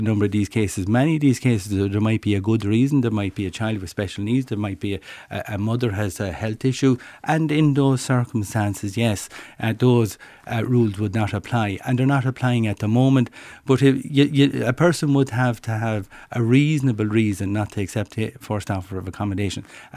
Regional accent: Portlaoise, County Laois, Ireland; Well, you know, I'm from Portlaoise. There's nothing wrong with going to rural Ireland.

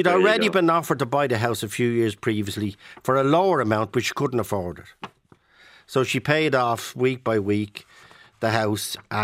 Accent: Leinster, Ireland; Well, I was brought up in Clatagreen.

